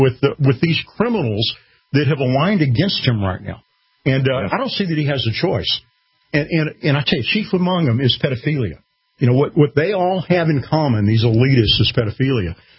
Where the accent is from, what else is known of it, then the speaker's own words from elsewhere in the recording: United States; I'm an American. I'm not a subject. I'm a citizen.